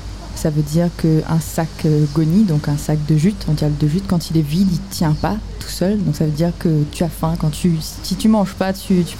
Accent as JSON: {"language": "French", "region": "Réunion", "country": "France", "tie": "born or raised there", "first_language": "Réunion Creole", "second_language": "French", "said": "l'anglais a très vite été... une deuxième langue, enfin une troisième langue, on va dire. Et le créole, ben plutôt ma langue naturelle aussi, dans laquelle j'ai grandi, ici à La Réunion."}